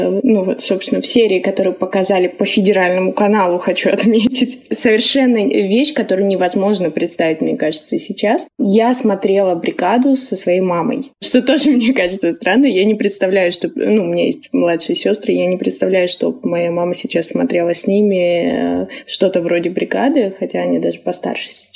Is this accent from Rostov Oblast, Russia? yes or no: yes; Rostov Oblast, Russia; Я росла в Ростовской области.